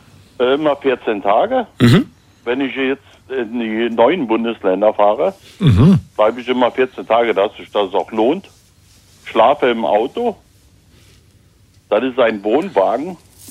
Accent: Landscheid, Rhineland-Palatinate, Germany; Ich komme aus Landscheid und da war das Tradition.

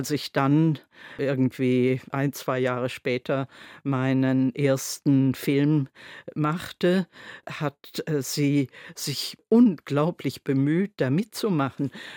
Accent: Konstanz, Baden-Württemberg, Germany; kurz nachdem ich aus Paris in meine Heimatstadt Konstanz zurückgekommen bin

